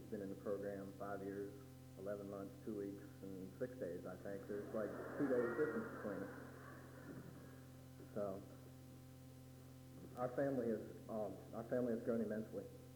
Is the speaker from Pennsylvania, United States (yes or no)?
no; Silver Spring, Maryland, United States; born there; I was born in Maryland, like I said, in Silver Springs area, which is a suburb of Washington, D.C.